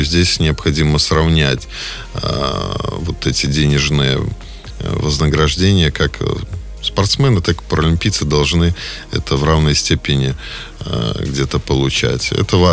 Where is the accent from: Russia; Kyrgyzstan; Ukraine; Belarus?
Belarus; Orsha, Vitebsk Region; Вчера большая была встреча в моем родном городе Орша в исполкоме.